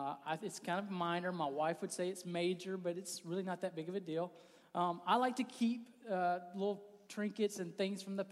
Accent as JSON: {"language": "English", "region": "the South", "country": "United States", "tie": "born or raised there", "said": "And I grew up in the South, so I can't really relate to a white Christmas."}